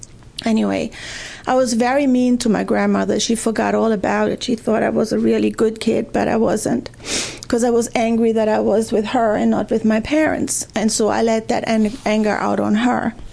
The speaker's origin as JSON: {"language": "English", "country": "Germany", "tie": "born or raised there", "said": "I was born and raised in Germany."}